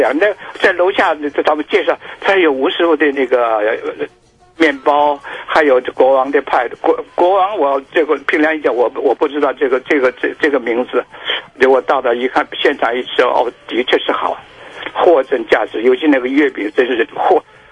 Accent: Beijing, China; moved away; 因为从小在北京读书啊。尤其上次回北京的时候，酸梅汤道地的酸梅汤就喝不到了。

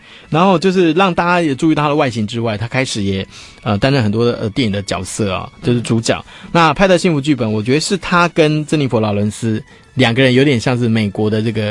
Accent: Taiwan; 就是不会像我们台湾这边可能就蛮严重的。

